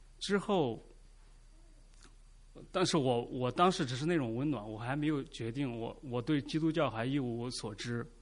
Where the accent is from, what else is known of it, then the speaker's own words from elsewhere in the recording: China; 是在 BSU 读书，我来自中国大陆。